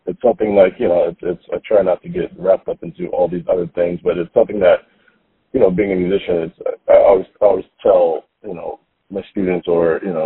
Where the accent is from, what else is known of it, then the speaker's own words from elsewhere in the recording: Philadelphia, Pennsylvania, United States; You know, when I was growing up in Philly, then we're talking about not just the Philly jazz scene, we're talking about the Philly scene in general.